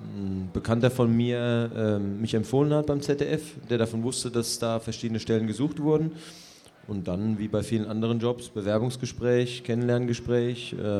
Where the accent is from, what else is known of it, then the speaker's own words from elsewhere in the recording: Mannheim, Baden-Württemberg, Germany; Ich bin als defensiver Mittelfeldspieler ja hier groß geworden am Waldhof